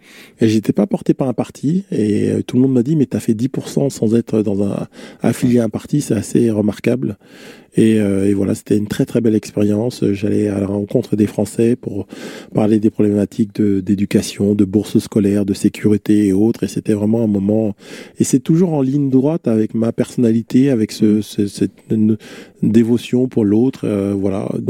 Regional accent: Paris, Île-de-France, France; born there; Et puis Paris, parce que je suis né à Paris.

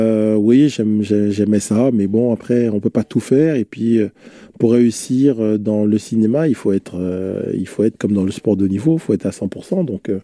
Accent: Paris, Île-de-France, France; born there; Et puis Paris, parce que je suis né à Paris.

